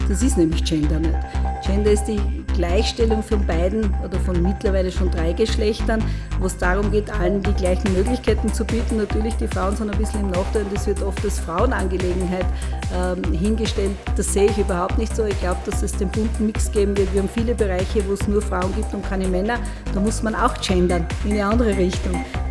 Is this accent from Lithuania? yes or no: no; Burgenland, Austria; born there; also born or lived in Styria; Stolze Burgenländerin, aber jetzt stolze Steirerin. Einen größeren Teil meines Lebens bin ich ja schon Steirerin als Burgenländerin.